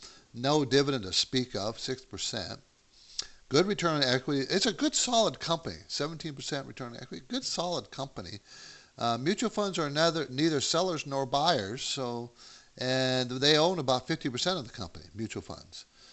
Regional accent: California, United States; I was from Southern California, you know, where it's always sunny.

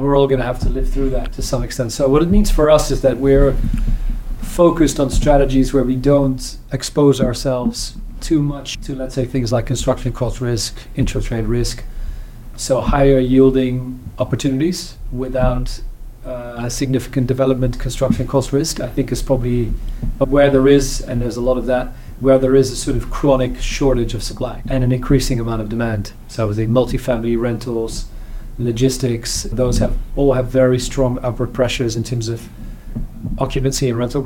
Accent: Netherlands; I'm from the Netherlands, and the Dutch did everything they could to kill off the housing market

